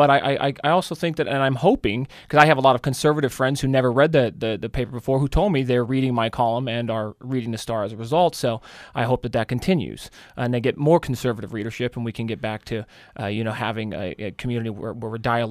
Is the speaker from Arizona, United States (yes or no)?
yes; Tucson, Arizona, United States; I was raised in Tucson, and so I was raised around conservative friends and whatnot